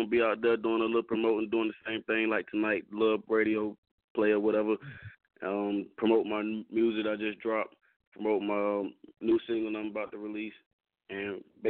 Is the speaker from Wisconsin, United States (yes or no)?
no; North Carolina, United States; I'm from North Carolina.